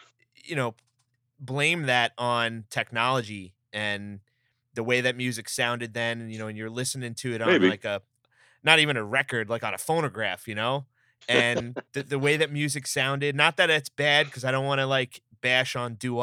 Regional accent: Bethpage, New York, United States; I grew up in Bethpage.

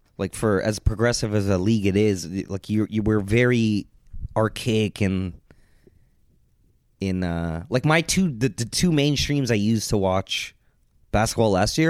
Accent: Canada; I love that I'm Canadian. I love living in Canada.

